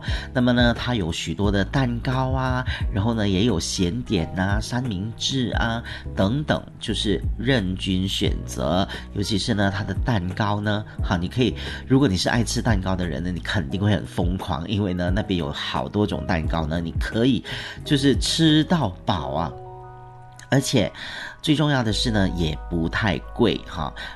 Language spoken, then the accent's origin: Chinese; Penang, Malaysia; 尤其是啊因为我是来自槟城的，所以槟城方面呢有哪一些好地方呢是可以去喝下午茶的